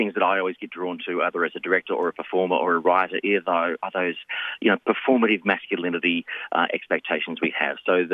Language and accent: English; Victoria, Australia; I grew up in the country. I grew up in Gippsland. And I live back out in the country now, out the other way, in Daleford way.